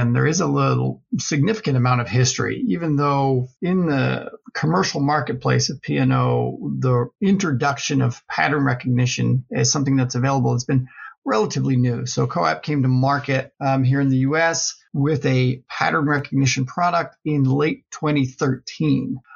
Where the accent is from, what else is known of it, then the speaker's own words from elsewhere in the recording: East Coast, Canada; now in United States; I'm actually Canadian, so that's exciting for me to be on the podcast. Yeah. Born and raised in the East Coast, so I've been here in the U.S. for the last 15 or 16 years or so.